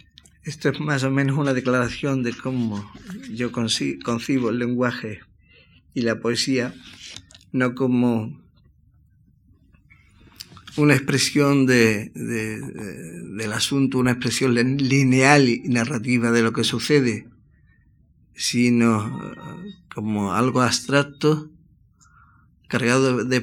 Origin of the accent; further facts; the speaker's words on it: Cádiz, Andalusia, Spain; Yo soy de Cádiz, he vivido toda mi infancia y mi juventud, mi primera juventud, en una casa de Cádiz, mi paisaje eran esas azoteas blancas y lejanamente el mar